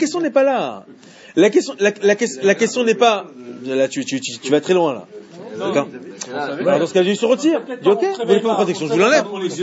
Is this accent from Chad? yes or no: no; France; On est des Français juifs. Français juifs, tu vois. Je suis Français et je suis aussi juif. Je suis citoyen.